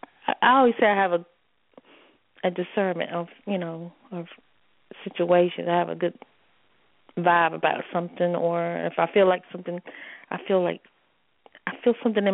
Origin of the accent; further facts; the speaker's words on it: North Carolina, United States; Yes. Yes, I'm from North Carolina.